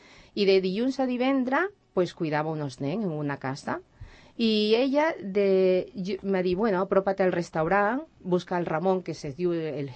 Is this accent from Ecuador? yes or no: yes; Ecuador; Catalan is a second language; moved away as an adult; now in Spain; Jo vaig vindre com 21 anys, molt joveneta, des de... Jo soc d'Equador, ¿vale? Me vas vindre aquí a Espanya per amor